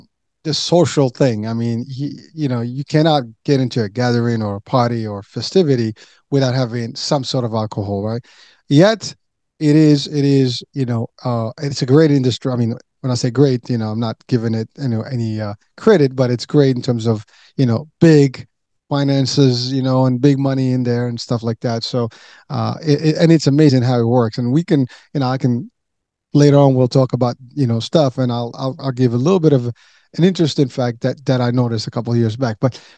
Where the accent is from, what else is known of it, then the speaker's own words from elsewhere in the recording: Morocco; I'm originally from Morocco, so I got a little bit of a French culture in me, because I grew up with, back in the days, it was more French Morocco than it is today